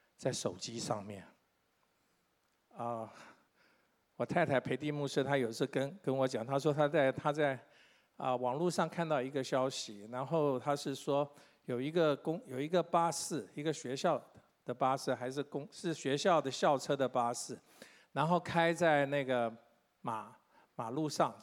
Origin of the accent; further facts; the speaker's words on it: China; 我们中国人常常讲一句话叫近朱者赤，近墨者黑